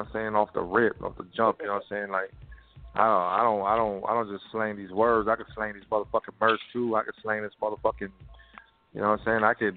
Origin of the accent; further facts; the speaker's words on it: Corpus Christi, Texas, United States; I'm like, yeah, hell yeah, I'm from Corpus and shit.